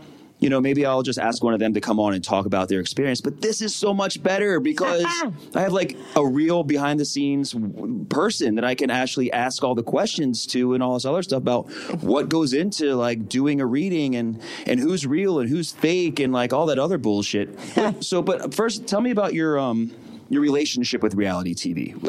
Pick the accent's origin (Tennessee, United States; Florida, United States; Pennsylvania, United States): Pennsylvania, United States; Philadelphia; I'm from Philly. That's all we do is curse.